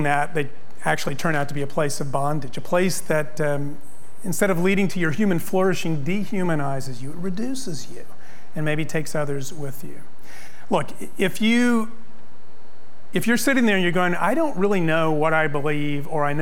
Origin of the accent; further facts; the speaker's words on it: El Paso, Texas, United States; So you may know I grew up in El Paso. El Paso is a dry desert.